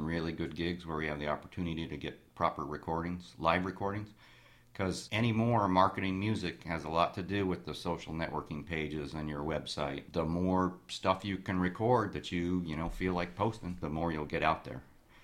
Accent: Wyoming, United States; You know, I remember growing up in Wyoming when radio was radio, and you'd hear lots of different kinds of songs, from rock to country.

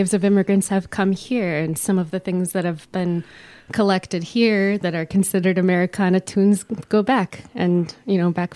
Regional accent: Minnesota, United States; I grew up in the Twin Cities and always coming up to the North Shore when I was little.

